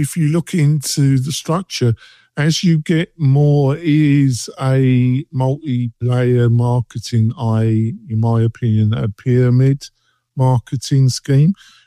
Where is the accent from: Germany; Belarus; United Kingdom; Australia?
United Kingdom; England; now in United States; I live in America. I've been here. You would never realise that. But in the UK, where I was brought up in England